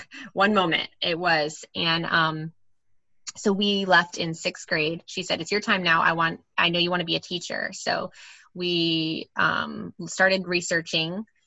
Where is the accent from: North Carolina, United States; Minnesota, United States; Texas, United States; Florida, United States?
Florida, United States; Port Orange; I grew up here in Port Orange when I was, like, I was born here in Daytona.